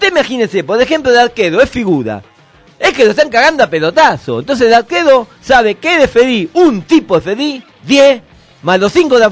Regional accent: Tucumán, Argentina; ¡Soy de Tucumán! ¡Soy de Tucumán!

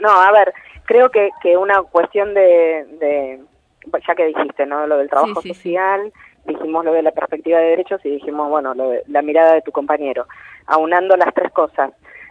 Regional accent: Argentina; y nosotros somos argentinos, sí, y pero... andamos por el mundo.

